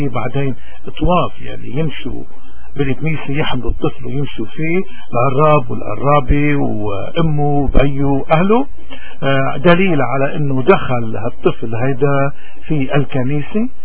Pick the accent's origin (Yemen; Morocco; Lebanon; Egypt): Lebanon; نحن كلبنانيين عنا كتير عادات وتقاليد، لانه بجبالنا خصوصا